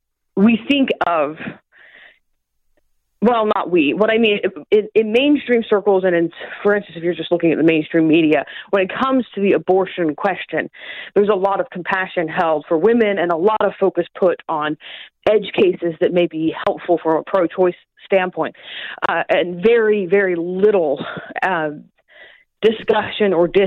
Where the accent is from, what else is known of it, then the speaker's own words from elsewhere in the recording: Oklahoma, United States; Oklahoma that's my home state, Oklahoma. That's where I'm from originally.